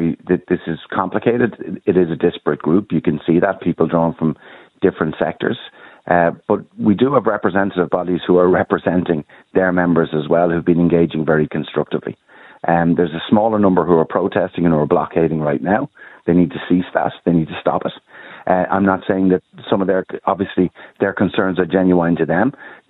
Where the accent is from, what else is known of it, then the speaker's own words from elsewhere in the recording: Ireland; Well, I'm speaking to people as an Irish citizen as well who does not want to see what's happening right now in this country.